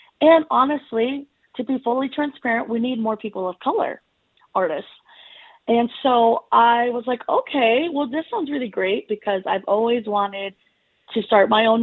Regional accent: United States; So, you know, I grew up just kind of like, okay, I'm an American kid.

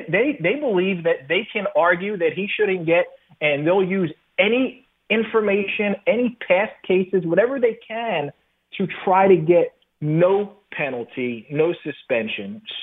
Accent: New Jersey, United States; I'm from Jersey originally, so it's real close to New Jersey.

